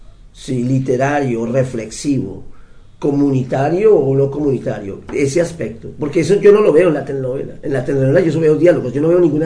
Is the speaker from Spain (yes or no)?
no; Colombia; Yo es que soy colombiano